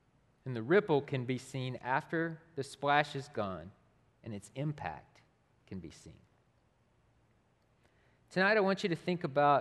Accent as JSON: {"language": "English", "town": "Tishomingo", "region": "Oklahoma", "country": "United States", "tie": "born or raised there", "said": "This is a picture of Lake Texoma, located just outside of my hometown of Tishomingo, Oklahoma, and it reaches all across southern Oklahoma and northern Texas."}